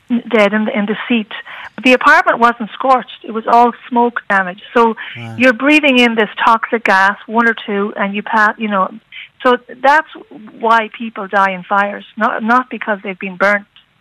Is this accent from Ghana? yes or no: no; Galway, Connacht, Ireland; now in Boston, United States; Well, I grew up in Galway and I left in 1994.